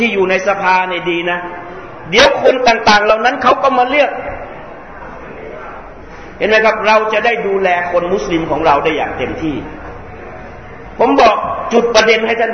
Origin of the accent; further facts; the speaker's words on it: Southern Thailand, Thailand; แล้วพี่น้องมุสลิมเราชาวใต้ขึ้นเครื่องบ